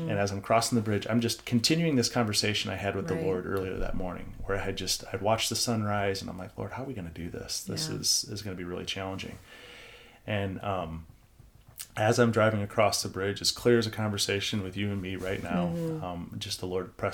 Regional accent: Morton, Illinois, United States; And so I grew up in Morton, went to school in Chicago, and then did master's out in Carolina and came back here

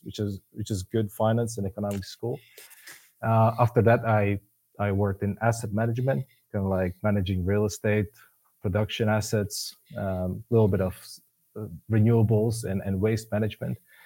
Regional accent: Latvia; English is a second language; Yeah, I was born and raised in Latvia.

